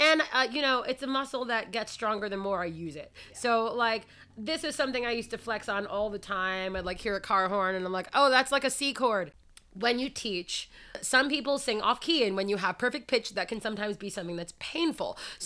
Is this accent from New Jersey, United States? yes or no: yes; Jackson, New Jersey, United States; also born or lived in Neptune / Lakewood; We moved from Neptune to Lakewood to Jackson. And I grew up and graduated high school from Jackson. So I was one of, like, 8 black kids in the entire area.